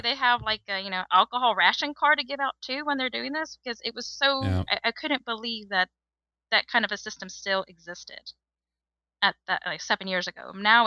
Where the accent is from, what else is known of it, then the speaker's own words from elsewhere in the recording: California, United States; now in Sweden; I come from California, and there, it's like, everybody does marijuana.